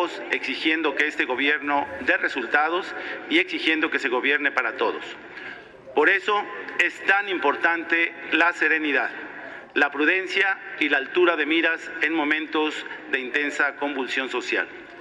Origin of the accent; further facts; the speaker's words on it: Mexico; todos somos mexicanos.